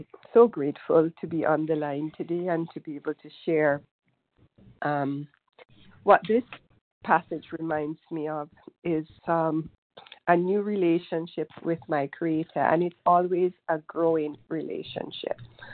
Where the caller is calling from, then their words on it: Toronto, Ontario, Canada; from Toronto, Canada.